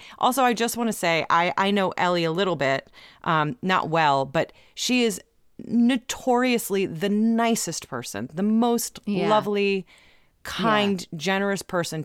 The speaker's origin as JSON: {"language": "English", "region": "Ohio", "country": "United States", "tie": "born or raised there", "said": "I grew up in Ohio. The internet like had just started"}